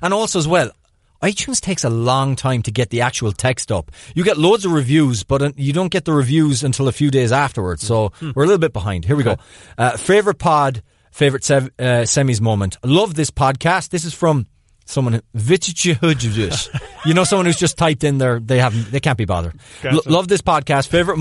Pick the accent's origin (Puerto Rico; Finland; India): Puerto Rico; I'm from Puerto Rico and I feel like I'm the only island boy who listens to you guys.